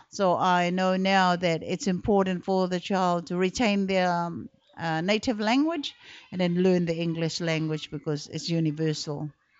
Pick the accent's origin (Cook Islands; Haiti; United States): Cook Islands; Aitutaki; born there; moved away; also born or lived in New Zealand; I was born here in Aitutaki, and I left Aitutaki in 1963, went to New Zealand for further education, and I have just come back now